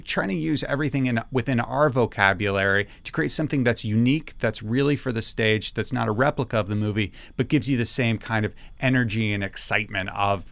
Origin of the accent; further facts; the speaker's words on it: Manhattan, New York, United States; I grew up in Manhattan, but I didn't go see musicals or plays that much growing up.